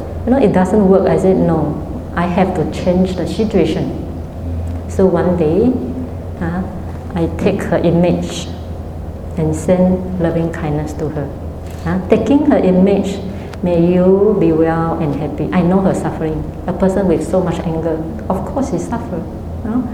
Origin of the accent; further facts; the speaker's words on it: Myanmar; English is a second language; I come from Burma and temporarily I live in Penang together with another fellow nun